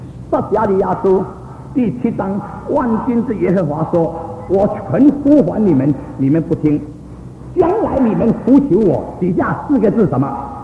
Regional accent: China; 我们今天这些从大陆过来，我们的家乡被占据，在那里没有神的圣事，我们有家我们归不得

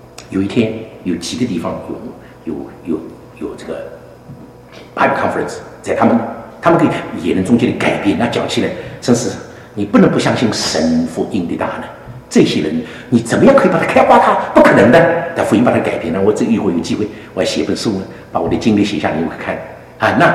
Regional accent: Shanghai, China; 你想我上海人从来没骑过马的

